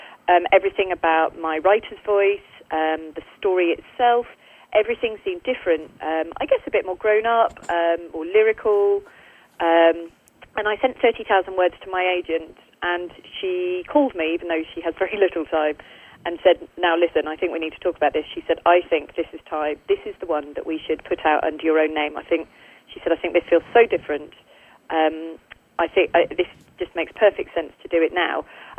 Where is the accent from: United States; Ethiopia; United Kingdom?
United Kingdom; obviously I'm a British author